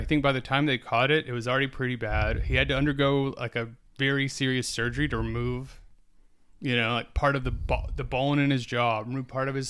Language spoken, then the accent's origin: English; South Carolina, United States; also born or lived in Atlanta; now in New York, United States; But yeah, so I'm from South Carolina originally. That's where I grew up. I've lived in New York about 5-6 years now. And I moved here from Atlanta.